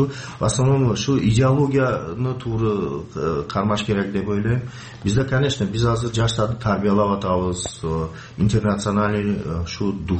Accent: Uch-Korgon, Batken Region, Kyrgyzstan; born there; Kyrgyz is a second language; Эми биз ушул Кыргызстанды ушул учкурунда шакта турулганман 60-чы жыл.

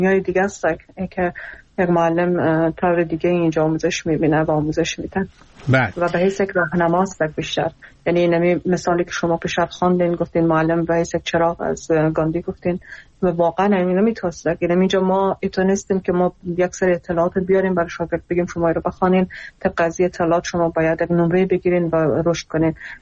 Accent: Iran; خودم در ایران بزرگ شدم اونم اونجا درس خوندم

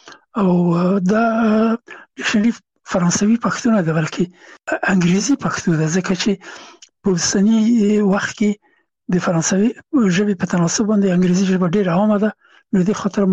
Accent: Afghanistan; now in France; هغه زه نه پېژندلم چې زه هم افغان یم، ما ته یې نه پېژنده چې افغان یم

